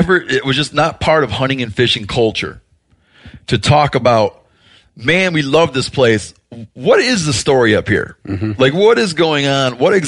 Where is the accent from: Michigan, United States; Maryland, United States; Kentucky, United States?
Michigan, United States; like where I grew up in Michigan, there's this idea that sort of like the vestiges of wilderness that we have left in the upper Great Lakes